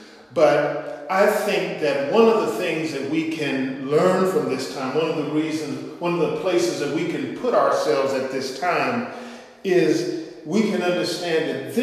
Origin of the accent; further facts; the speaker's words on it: Cleveland, Ohio, United States; And we just gathered in my hometown of Cleveland, Ohio, to celebrate his 80th birthday